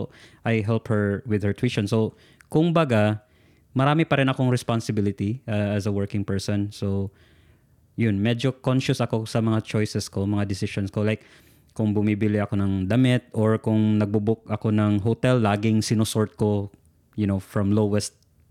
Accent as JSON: {"language": "Tagalog", "town": "Cebu", "region": "Central Visayas", "country": "Philippines", "second_language": "Tagalog", "said": "by the way. I'm originally from Cebu. So, kung medyo awkward yung Tagalog ko, pagpasensyahan nyo na, Bisaya po, aket."}